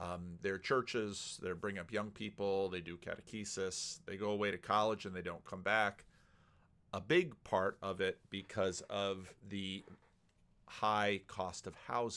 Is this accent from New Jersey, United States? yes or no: yes; New Jersey, United States; I grew up in New Jersey.